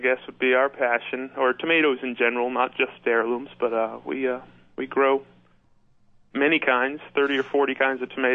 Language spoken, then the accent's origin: English; Sharon, Massachusetts, United States; I'm a farmer from Sharon, Massachusetts. My brother and I farm here